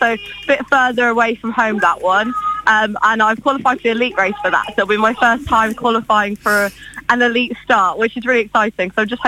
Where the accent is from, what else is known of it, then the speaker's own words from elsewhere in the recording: Southsea, South East England, United Kingdom; No, I'm from Southsea, so I've never sort of run around this area before.